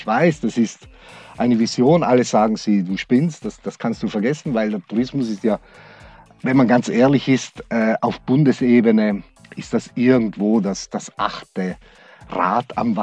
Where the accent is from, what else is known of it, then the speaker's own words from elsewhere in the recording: Brixen, Trentino-Alto Adige, Italy; Ich bin Südtiroler. Meine Heimat ist Südtirol, aber der Schwarzwald ist meine zweite Heimat geworden. Ich bin hier schon zweiheimisch.